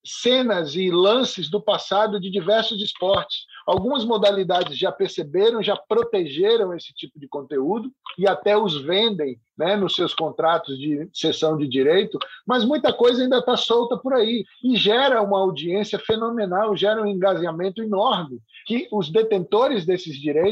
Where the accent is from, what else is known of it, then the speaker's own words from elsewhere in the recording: Salvador, Bahia, Brazil; also born or lived in Rio de Janeiro; Parte da minha família é do Rio de Janeiro, eu acabei, inclusive, nasci no Rio de Janeiro e cresci em Salvador